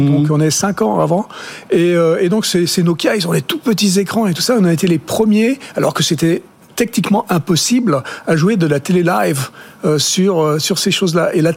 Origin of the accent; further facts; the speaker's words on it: Toulouse, Occitanie, France; Je suis vraiment français, franchouillard de base. Et c'est vrai que je suis toulousain.